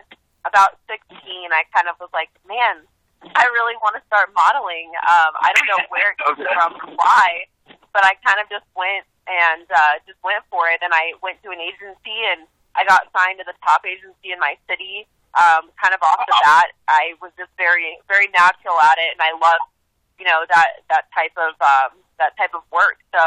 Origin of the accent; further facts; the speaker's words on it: Colorado, United States; I'm from Colorado, and things are opening up here on Friday this week.